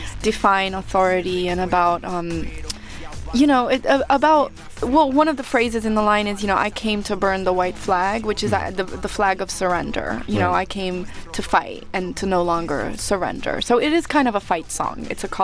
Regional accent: Buenos Aires, Argentina; This actually comes from my hometown of Buenos Aires, Argentina.

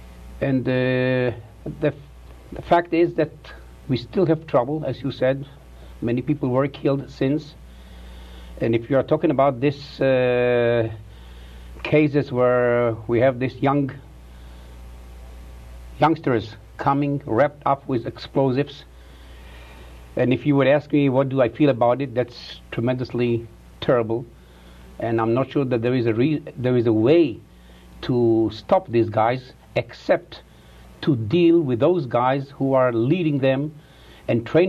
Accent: Tel Aviv, Tel Aviv District, Israel; born there; English is a second language; Frankly talking, I am also a Palestinian. I was born in Tel Aviv, and my birth certificate and my birth certificate says Palestine.

